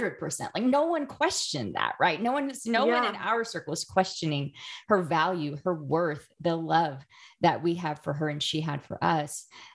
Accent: Oklahoma, United States; And we lived in my hometown is a little small town in Oklahoma where basically all of my family still lives.

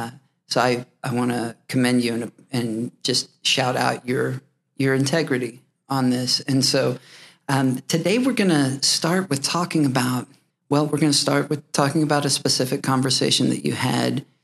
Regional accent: Oklahoma, United States; I was born and raised in Oklahoma. Oklahoma is my home.

